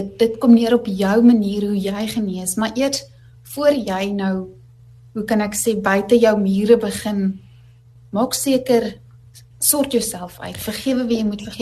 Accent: Gauteng, South Africa; now in Western Cape, South Africa; Want ons is oorspronklik van Gauteng af en ons woon nou in die Weskaap.

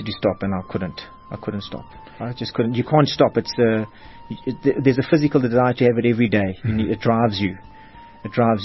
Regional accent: Johannesburg, Gauteng, South Africa; I grew up in the south of Joburg, sort of an average Catholic family

